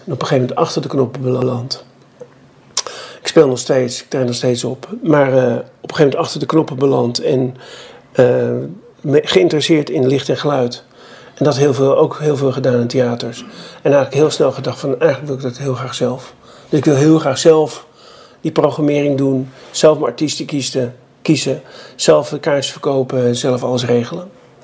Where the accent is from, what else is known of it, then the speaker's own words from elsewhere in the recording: North Holland, Netherlands; En ik ben zelf opgegroeid in het West-Friese.